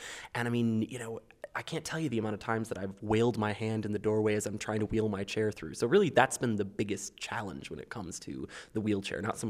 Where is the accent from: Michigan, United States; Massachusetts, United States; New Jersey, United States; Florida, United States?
Michigan, United States; Midland; now in Lansing, United States; I used to do a lot of theater up where I grew up in Midland, Michigan. And I came down here about 3 years ago for work, got a job right out of college, thankfully.